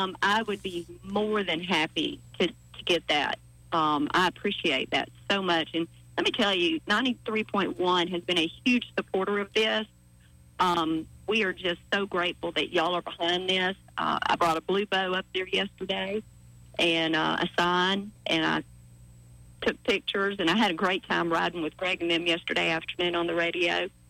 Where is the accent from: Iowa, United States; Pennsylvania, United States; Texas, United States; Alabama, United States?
Alabama, United States; Montgomery; I grew up here. I grew up in Montgomery. I've lived in Autauga County and Prattville for many, many years.